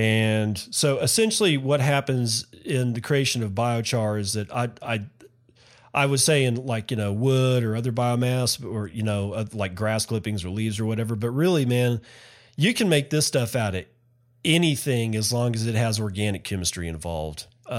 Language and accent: English; United States; I'm an American. I deal in gallons.